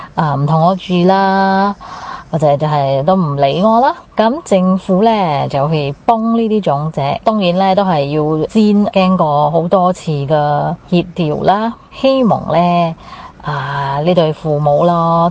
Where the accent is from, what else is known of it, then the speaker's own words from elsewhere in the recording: Singapore; 我是新加坡的